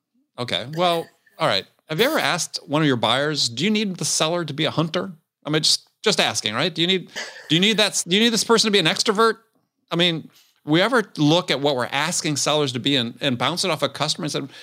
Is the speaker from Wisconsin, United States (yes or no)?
yes; Wisconsin, United States; Well, I grew up in Wisconsin.